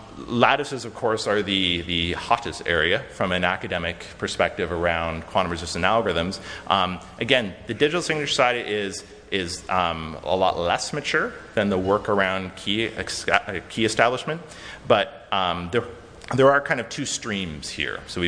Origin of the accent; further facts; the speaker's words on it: Waterloo, Ontario, Canada; Personally, I'm from Waterloo